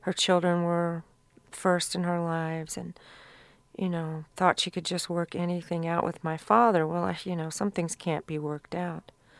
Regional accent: the South, United States; I grew up around Southern women

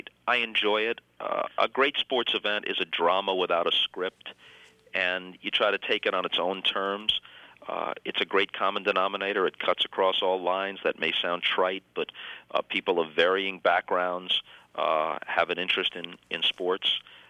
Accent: New York, United States; I grew up in New York in the 50s. It was a hotbed of baseball.

